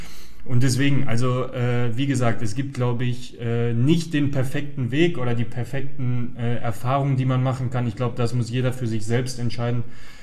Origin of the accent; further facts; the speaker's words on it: Gladbeck, North Rhine-Westphalia, Germany; born there; Also ich bin in Gladbeck geboren, also Schlussfolgerung war natürlich, dass ich auch in Gladbeck angefangen habe, Fußball zu spielen.